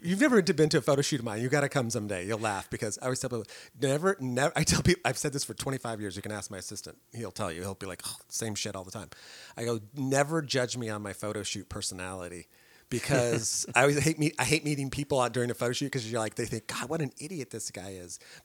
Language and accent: English; California, United States; I grew up in the Bay Area, so I grew up looking at Rolling Stone at an early age